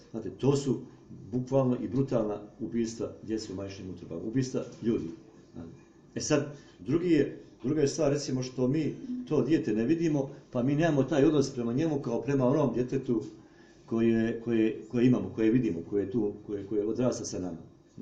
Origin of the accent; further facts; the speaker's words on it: Montenegro; kod nas u Crnoj Gori znate to, neko bude šta hoće, samo da bude muško, znate.